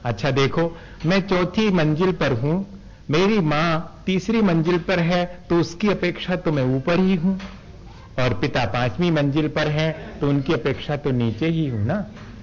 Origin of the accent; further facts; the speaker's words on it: Madhya Pradesh, India; हम मध्य प्रदेश के लोग दक्षिण भारत चले जाएं